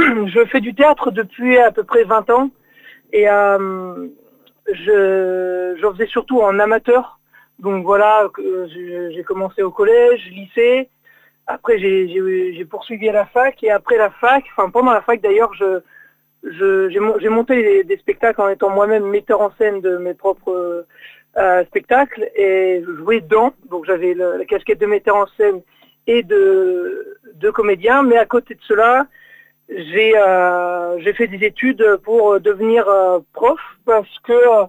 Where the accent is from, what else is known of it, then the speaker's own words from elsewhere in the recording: Saujon, Nouvelle-Aquitaine, France; je suis né à Saujon. Donc voilà, je suis un gars du coin.